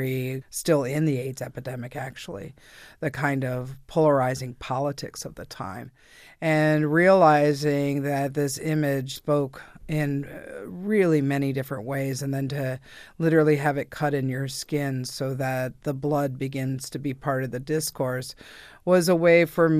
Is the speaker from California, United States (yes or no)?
yes; San Francisco, California, United States; now in Los Angeles, United States; I moved down here in 86 from San Francisco.